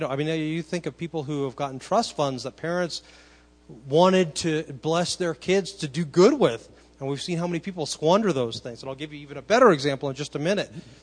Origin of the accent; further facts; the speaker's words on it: United States; I'm grateful that I grew up in America.